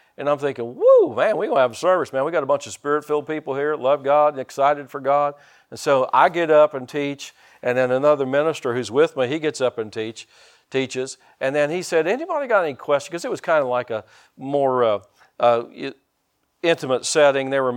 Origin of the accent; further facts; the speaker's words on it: United States; I'm an American.